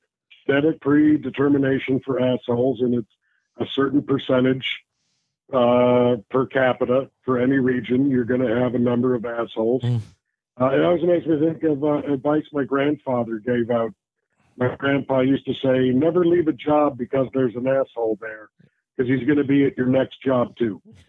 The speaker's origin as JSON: {"language": "English", "country": "Canada", "said": "I have a Canadian album, which is my love letter to my home country."}